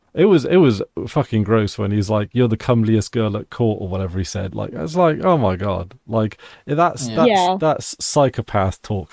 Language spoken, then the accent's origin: English; United Kingdom; Like, obviously, being British, it's just part of the general culture.